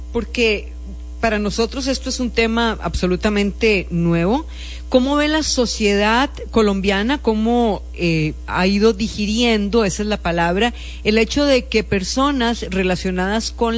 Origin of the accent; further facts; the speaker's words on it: Costa Rica; Porque hay algo que nosotros como costarricenses nos cuesta entender.